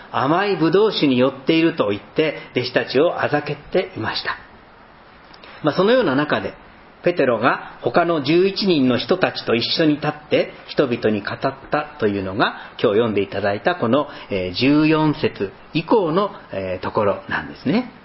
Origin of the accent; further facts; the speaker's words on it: Fukushima, Japan; 私東北の福島というところの出身なんですけども、